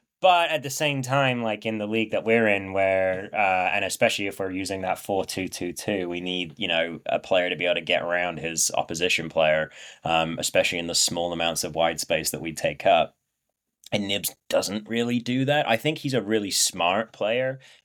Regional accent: Southampton, South East England, United Kingdom; I'm from Southampton.

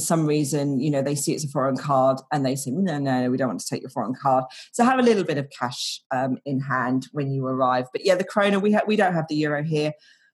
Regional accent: United Kingdom; I'm British.

